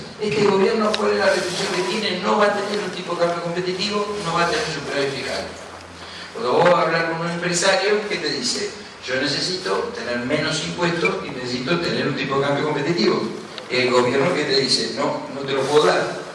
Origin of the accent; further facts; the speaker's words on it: Argentina; Somos los argentinos, ¿cierto?